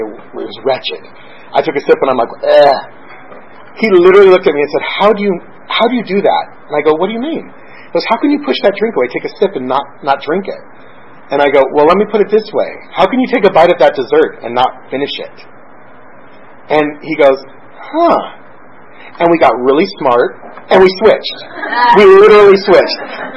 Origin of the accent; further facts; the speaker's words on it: California, United States; now in Inglewood, United States; When I first came down here, I was living in an apartment that was Inglewood adjacent. I came from Northern California, and my job had transferred me down here